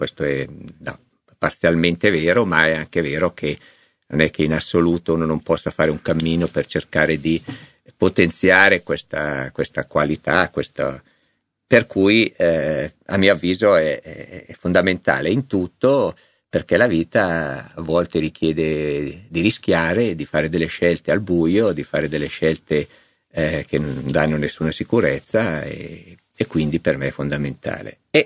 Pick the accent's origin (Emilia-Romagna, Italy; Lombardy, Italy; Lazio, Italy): Lombardy, Italy; Varese; visto che io sono varesino doc e conosco bene queste terre e non bene la pianura?